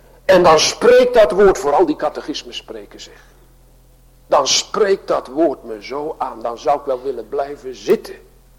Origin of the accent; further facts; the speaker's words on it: Sliedrecht, South Holland, Netherlands; born there; En we kregen iedere maand bezoek in mijn geboorteplaats in Sliedrecht van een ouderling en een diaken.